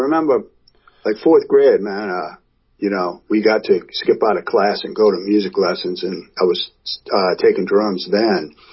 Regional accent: New Orleans, Louisiana, United States; here growing up in New Orleans, you know, I did tons of weddings and convention parties

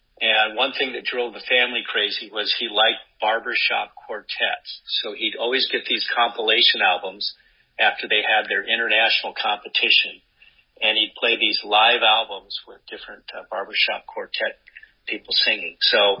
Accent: Anaheim, California, United States; I grew up in Anaheim, and my dad was a big jazz guy.

